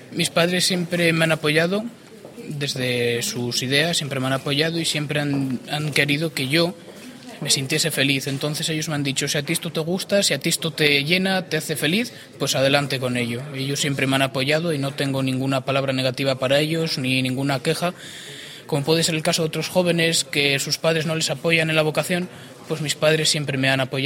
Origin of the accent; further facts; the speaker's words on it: Maliaño, Cantabria, Spain; Pues soy de Maliaño y la parroquia a la que pertenezco es el Santo Cristo de Maliaño, es la parroquia nueva.